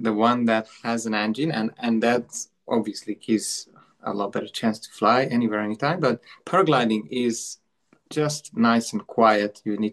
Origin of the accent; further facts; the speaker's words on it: Hungary; born there; English is a second language; because I was born in Hungary, I thought, it's a small country.